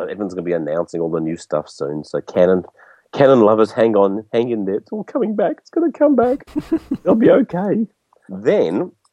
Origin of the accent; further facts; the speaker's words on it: London, United Kingdom; I'm a Londoner